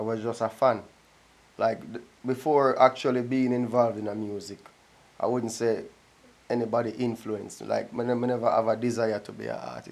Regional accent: Jamaica; Because I'm a Jamaican. And that's what I'm selling.

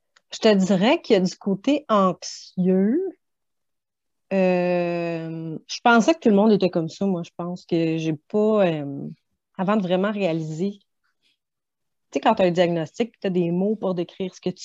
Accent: Montreal, Quebec, Canada; now in Shawinigan, Canada; quand je suis arrivée à Shawinigan, parce que je suis native de Montréal, c'est là qu'on s'est connus.

